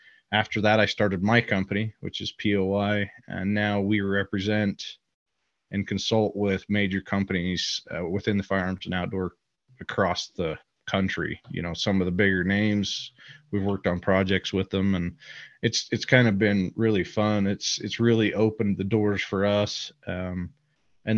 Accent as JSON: {"language": "English", "region": "Utah", "country": "United States", "tie": "born or raised there", "said": "Yeah, I mean, I live here in Utah. I grew up in Utah."}